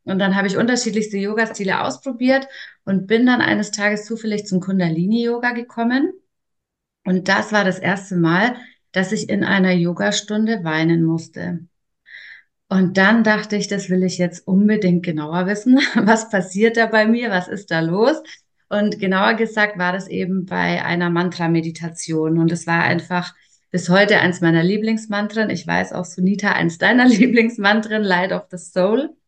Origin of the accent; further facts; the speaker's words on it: Bavaria, Germany; Ich komme aus der Nähe von Nürnberg, bin jetzt 40 Jahre alt